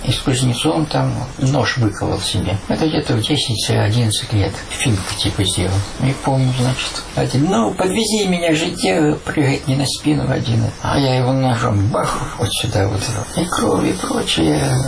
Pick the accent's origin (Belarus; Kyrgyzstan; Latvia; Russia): Belarus; Gomel Region; also born or lived in Kopyl; Я из Подминска, Кополь. Правда, я там был только до 6 лет. Потом переехали под Жлобин.